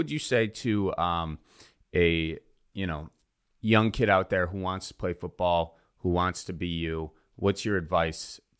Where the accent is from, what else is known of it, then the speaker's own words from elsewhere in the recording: Wisconsin, United States; We're actually from Wisconsin. So mm-hmm. I gave him like a Wisconsin accent and everything.